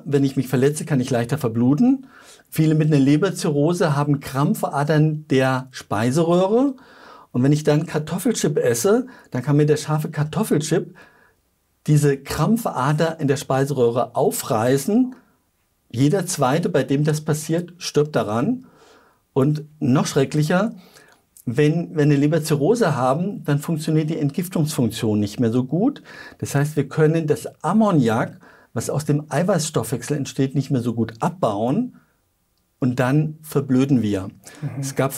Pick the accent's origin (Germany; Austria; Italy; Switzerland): Switzerland; Weißt du, wie viel Prozent bei uns in der Schweiz eine Fettleber haben?